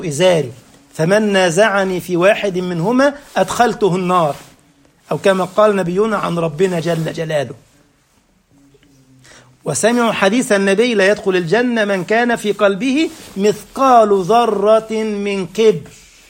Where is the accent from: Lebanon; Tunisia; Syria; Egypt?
Egypt; والله كنت اعرف احدهم عندنا في مصر